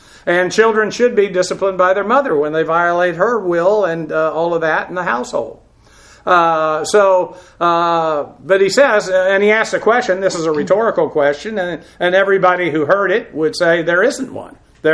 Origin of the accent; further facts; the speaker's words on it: United States; And so then, as an American, as you watch the country go down in various ways